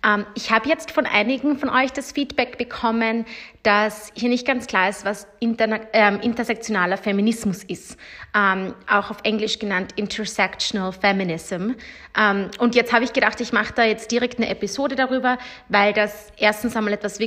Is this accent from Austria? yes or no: yes; Austria; startend mit der Dachregion und hier natürlich meiner Heimat Österreich.